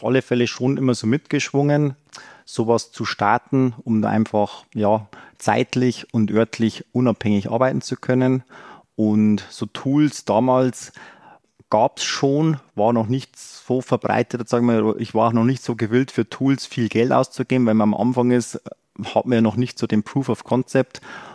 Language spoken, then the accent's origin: German; Bavaria, Germany; Also ich bin aus Bayern, Nähe Österreich.